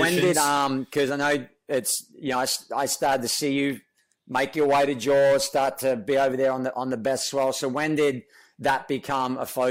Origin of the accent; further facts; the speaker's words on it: Australia; And I was in this tiny little town in Australia, you know, but I watched the Eddy video and knew about Hawaii